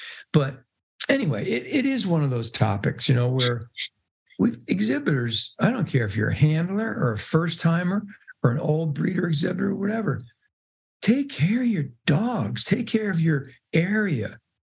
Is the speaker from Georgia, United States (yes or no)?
no; New York City, New York, United States; born there; I'm not an attorney of any kind, but I was born in New York City.